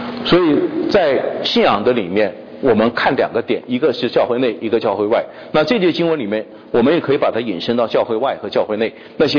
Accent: China; 我们中国人叫做无毒不丈夫，哈，量小非君子啊

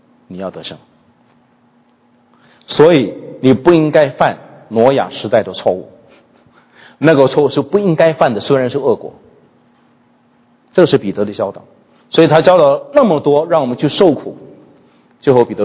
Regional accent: China; 回应恩典对于我们中国人来说好像不难啊。我们中国人常常有一句话叫做滴水之恩当涌泉相报

